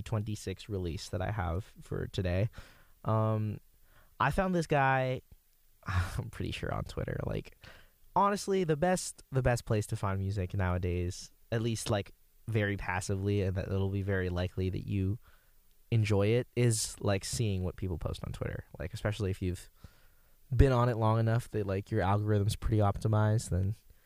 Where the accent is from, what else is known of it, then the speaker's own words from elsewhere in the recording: Virginia, United States; now in Maryland, United States; I'm actually not from Maryland. I'm an out-of-state student. I'm from Northern Virginia, which isn't too far